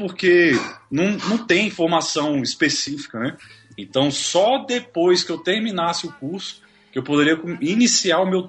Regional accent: Brasília, Federal District, Brazil; moved away as an adult; also born or lived in Rondônia; now in Curitiba, Brazil; eu hoje tenho 30 anos, assim como vocês aí também, né? Eu nasci em Rondônia, mas logo depois de 2 anos, eu já vim aqui para Brasília, então me considero aí um cidadão brasiliense.

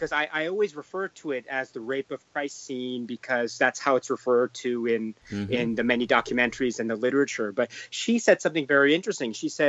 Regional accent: Connecticut, United States; also born or lived in Japan; I was born in Japan, and when I was about 2 years old, because of my father's work, we moved to the United States, and I went to school in. We lived in Connecticut

